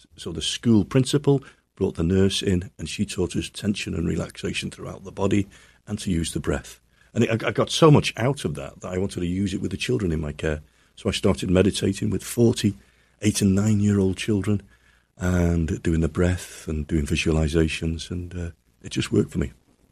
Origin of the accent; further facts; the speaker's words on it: Wales, United Kingdom; the Member of Parliament for the Vale of Clwyd, which is in wonderful Wales. I'm a Welsh MP in the United Kingdom Parliament.